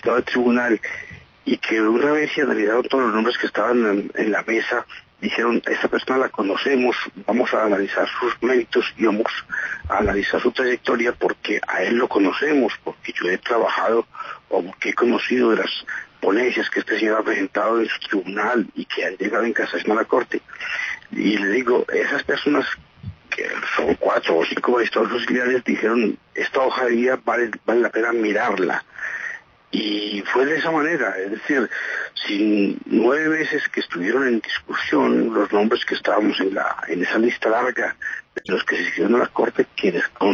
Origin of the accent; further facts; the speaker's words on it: Manizales, Caldas, Colombia; siempre en mi ciudad de Manizales, de donde soy oriundo.